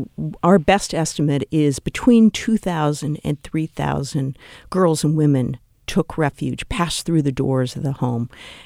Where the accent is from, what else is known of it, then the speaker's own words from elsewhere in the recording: San Francisco, California, United States; I was very interested in writing about my home state and about my home city of San Francisco.